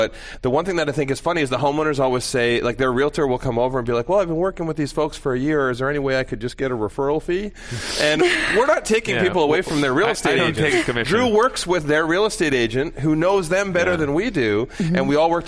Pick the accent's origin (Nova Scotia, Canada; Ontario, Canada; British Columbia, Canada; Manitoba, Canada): British Columbia, Canada; Vancouver; So we grew up in Vancouver.